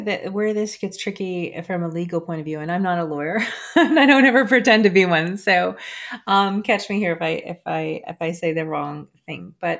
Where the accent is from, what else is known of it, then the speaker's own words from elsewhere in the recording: New Jersey, United States; been state level bills that have been introduced in New York, Massachusetts, Vermont, and New Jersey, my home state.